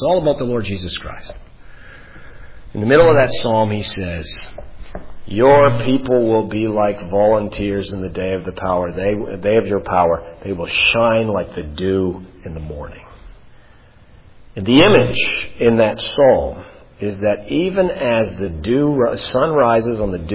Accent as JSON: {"language": "English", "region": "Ontario", "country": "Canada", "tie": "born or raised there", "said": "where I grew up in Ontario, Canada"}